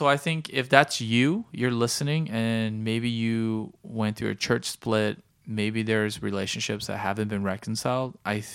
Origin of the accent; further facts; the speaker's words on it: United States; I say relative because I'm an American, so big churches in America are like 50,000.